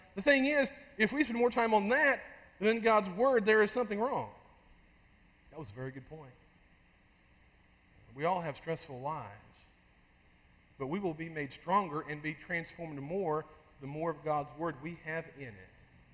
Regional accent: Midwest, United States; One of the memories I will never forget is being a boy in the summertime, growing up in the Midwest.

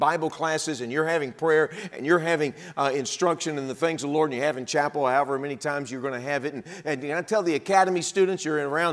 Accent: Texas, United States; Look, I'm a Texan. Texan by birth. If I haven't told you that, I'm sorry. I should have. I'm a Texan. And it is a part of me.

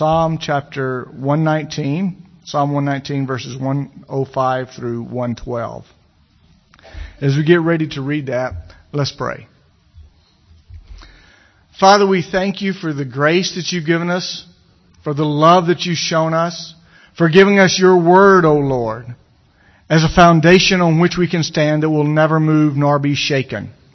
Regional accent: Gordo, Alabama, United States; I said, "Listen, lady, I was born and raised in Gordo, Alabama. I just don't know how to talk right anymore." So you have to have a right dialect to be able to be from Gordo, Alabama. As I grew up, I was in a small church

